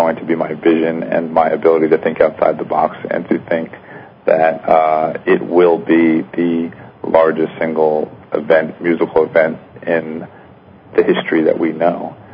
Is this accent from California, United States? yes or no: no; Miami, Florida, United States; I am from the Miami area.